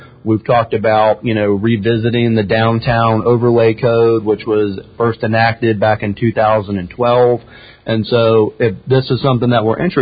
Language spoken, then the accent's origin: English; St. Petersburg, Florida, United States; I grew up in St. Petersburg, so I know the story all too well.